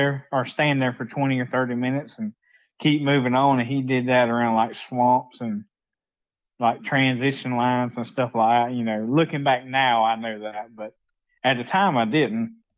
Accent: Alabama, United States; I'm from South Alabama.

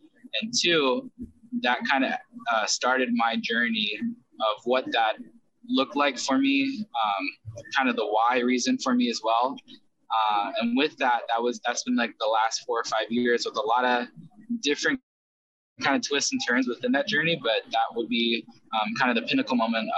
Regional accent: United States; So when I grew up in America, I grew up here in America starting at the age of 5.

